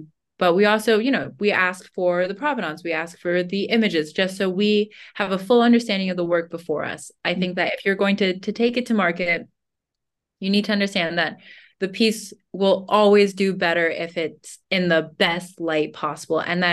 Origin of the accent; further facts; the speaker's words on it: West Coast, United States; My dream was always to road trip, because I'm from the West Coast, but I went to school on the East Coast.